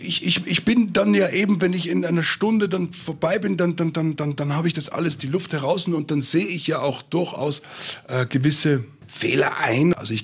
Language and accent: German; Innsbruck, Tyrol, Austria; Ich bin ja selber gar nicht am Land aufgewachsen, ich bin in Innsbruck aufgewachsen.